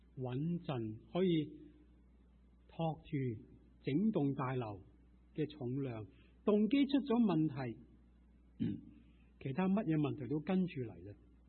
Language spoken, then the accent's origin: Cantonese; Guangdong, China; 虽然我哋同样都系广东人，但系广东人里边其实亦都有相当多嘅方言啦。